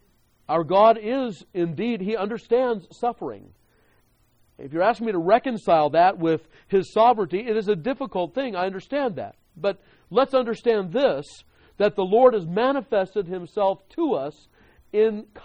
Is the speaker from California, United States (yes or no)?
yes; California, United States; now in Texas, United States; And, of course, when I moved out here from California, we have a completely different way of building buildings here than we did in California